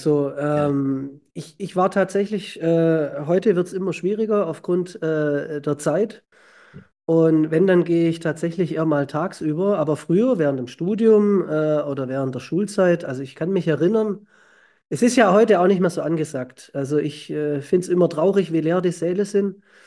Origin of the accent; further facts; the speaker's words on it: Stuttgart, Baden-Württemberg, Germany; Also als Stuttgarter.